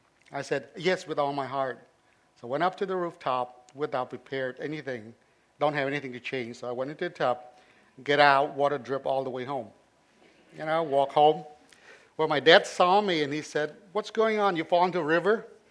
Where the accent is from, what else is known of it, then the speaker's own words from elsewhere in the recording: Cambodia; English is a second language; because of my parents came from India, southern India, I was born and raised in Cambodia, so I like English instead of French.